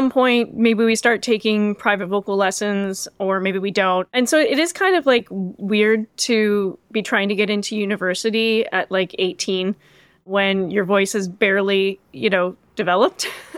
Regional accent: Ottawa, Ontario, Canada; I'm from Ottawa

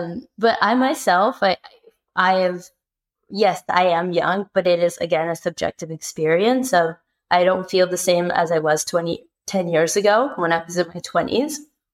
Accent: California, United States; being from the US, being Californian, so American, Mexican American

